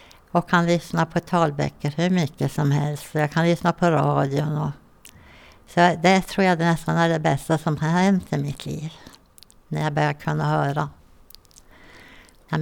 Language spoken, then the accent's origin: Swedish; Gällivare, Norrbotten County, Sweden; born there; och jag är född i Gällivare.